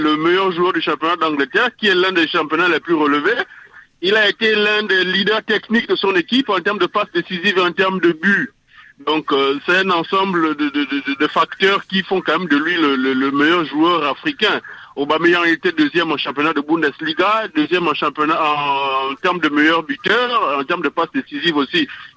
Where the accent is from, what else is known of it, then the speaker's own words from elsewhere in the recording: Gabon; Pour ma part, je suis Gabonais